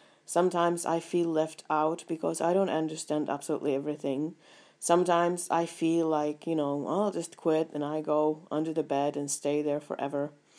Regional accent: Finland; first language Finnish; English is a second language; I am from Finland, and Finnish is my first language.

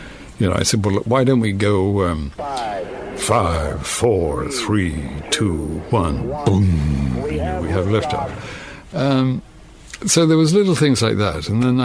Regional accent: England, United Kingdom; And I said, oh, we're singers, we're English.

